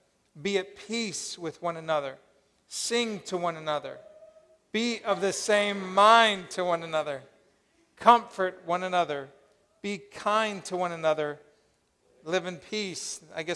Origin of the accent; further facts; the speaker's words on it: Colorado, United States; But I grew up in Colorado, so I miss the majesty of the Rocky Mountains, the plains